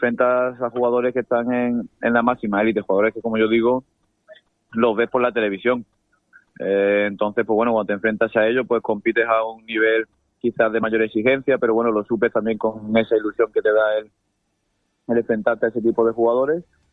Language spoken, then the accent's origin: Spanish; Málaga, Andalusia, Spain; yo soy de Málaga, pero toda la familia de parte de mi padre son guineanos, así que yo desde pequeño, pues bueno, siempre he estado muy arraigado a Guinea Ecuatorial